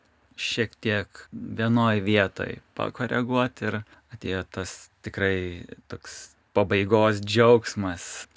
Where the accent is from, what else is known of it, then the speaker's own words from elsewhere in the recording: Kaunas, Kaunas County, Lithuania; Aš iš Kauno šiaip, bet Kaišiadoris mano kaimas, kaip sakydavo.